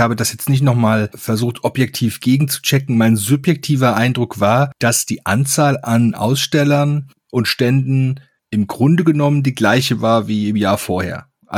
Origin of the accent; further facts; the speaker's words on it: Frankfurt, Hesse, Germany; Wir kommen ja hier aus Frankfurt und Umgebung von Frankfurt